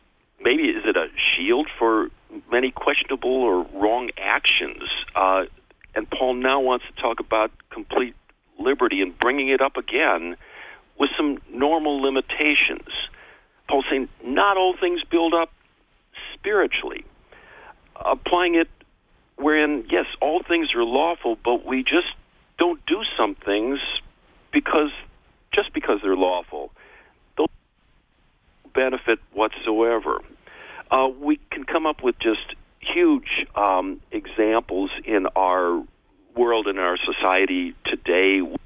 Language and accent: English; Illinois, United States; now in Pineville, United States; You can tell by my accent I'm not a native. I actually grew up in northern Illinois, but I'm a grandson that's come back home again.